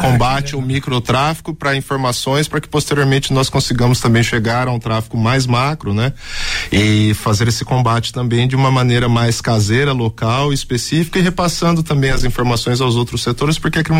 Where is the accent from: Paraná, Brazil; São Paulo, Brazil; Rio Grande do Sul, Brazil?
Paraná, Brazil; Rolândia; Sou natural de Rolândia, nascido em Rolândia, fiz faculdade aqui em Londrina